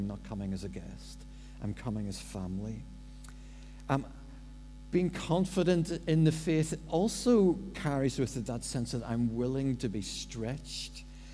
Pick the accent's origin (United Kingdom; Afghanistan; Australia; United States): United Kingdom; Lisburn, Northern Ireland; I grew up in Lisburn